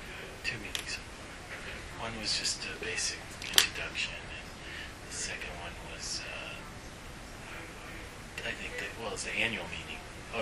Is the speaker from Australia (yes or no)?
no; United States; So where am I? I'm the American sensibility.